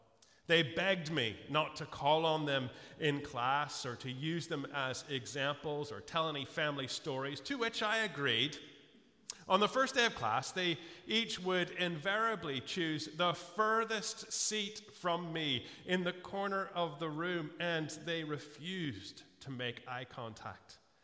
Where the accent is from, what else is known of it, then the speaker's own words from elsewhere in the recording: Florida, United States; You know, I grew up in Florida, as you know. I grew up just about a mile from the beach.